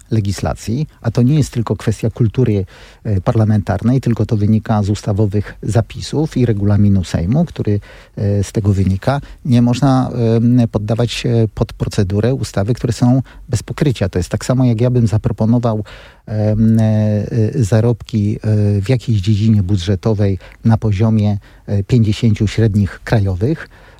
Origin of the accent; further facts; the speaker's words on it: Kalisz, Greater Poland Voivodeship, Poland; ja pochodzę z okręgu kalisko-leszczyńskiego, u mnie w Kaliszu